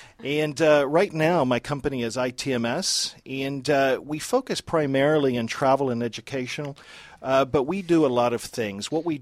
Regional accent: Atlanta, Georgia, United States; also born or lived in Italy / Brazil; I have lived at least half my life outside of the United States, although originally I am from Atlanta, and I've lived in Italy for 17 years.

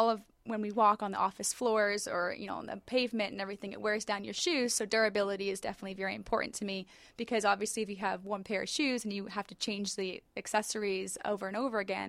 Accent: Maine, United States; now in Atlanta, United States; Well, first, I grew up in Maine. I'm a very sheltered young child in Maine

